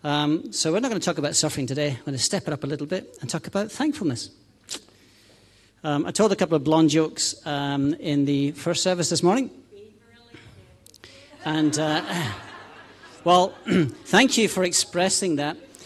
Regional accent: Scotland, United Kingdom; accent: Scottish; can detect from the accent that I'm Scottish, from the land of Scotland.

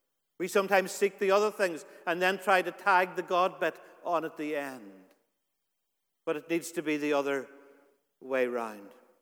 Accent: Ulster, Ireland; I grew up in Donegal, and there

